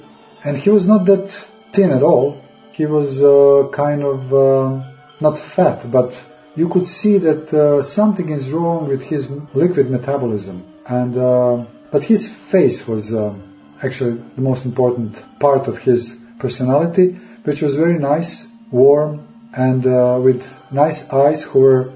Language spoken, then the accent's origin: English; Belgrade, Serbia; English is a second language; moved away as an adult; also born or lived in New York City, United States; I was born in Belgrade, 1960, that there I finished my schooling, my university, that actually, I was a dentist and the artist at the same time.